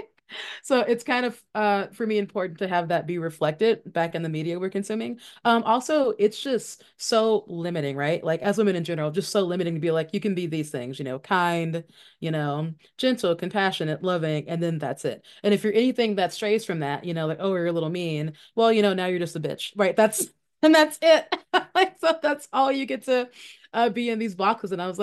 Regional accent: Memphis, Tennessee, United States; I'm being from Memphis.

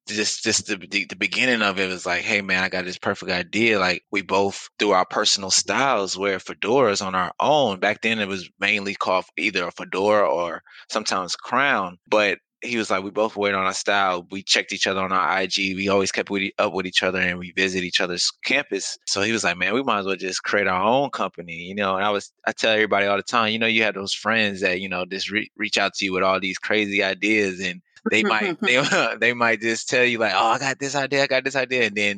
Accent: Queens, New York, United States; also born or lived in Enterprise, Alabama; Oh, I'm from Queens, New York, by the way, of Enterprise, Alabama.

